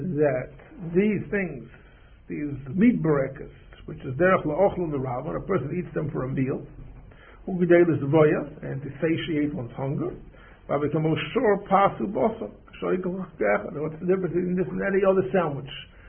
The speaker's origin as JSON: {"language": "English", "town": "New York City", "region": "New York", "country": "United States", "tie": "born or raised there", "said": "You know, I'm a New Yorker. I grew up in this town. Having grown up in this town, I can remember just about when kosher pizza was introduced in New York."}